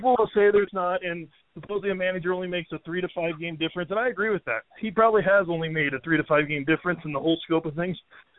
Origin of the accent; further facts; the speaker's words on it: Nebraska, United States; And so I was born in Nebraska, so I grew up rooting for whatever was on TV.